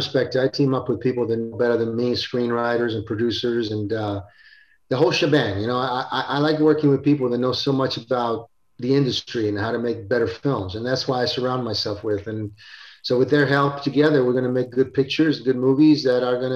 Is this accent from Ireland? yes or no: no; Italy; now in Florida, United States; Look at me. I came from Italy. We came from Italy with nothing. You know, I live in Florida.